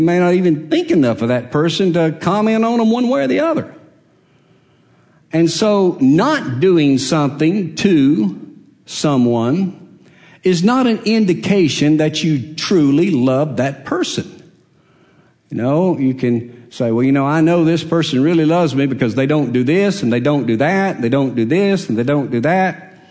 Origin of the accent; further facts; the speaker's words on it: Hueytown, Alabama, United States; I was raised in Ueytown, which is almost adjacent to Bessemer.